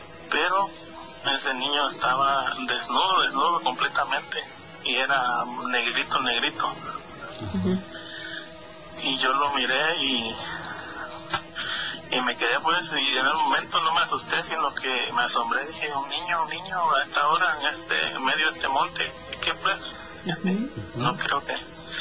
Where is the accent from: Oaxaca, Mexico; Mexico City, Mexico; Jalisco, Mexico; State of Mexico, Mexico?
Oaxaca, Mexico; now in Los Angeles, United States; Soy originario de Oaxaca, ya sabrán cómo hay de relatos para allá, muchas cosas.